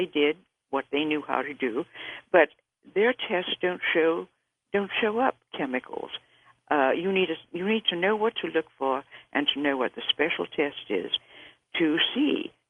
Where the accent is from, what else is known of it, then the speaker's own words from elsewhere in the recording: California, United States; Well, I grew up in California, and I was extremely healthy.